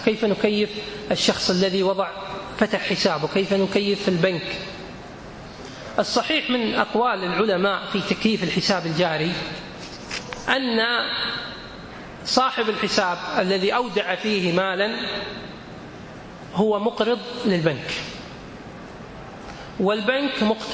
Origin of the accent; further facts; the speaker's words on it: Kuwait; عندنا في الكويت هنا مثلا بيت الزكاة مشكورا يقوم في كل رمضان بحسبة الشركات